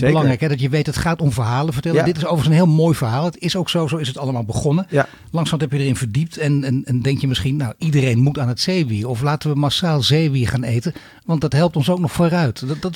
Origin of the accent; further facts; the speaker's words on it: Netherlands; Ik blijf toch Nederlander, daar heb ik voor betaald.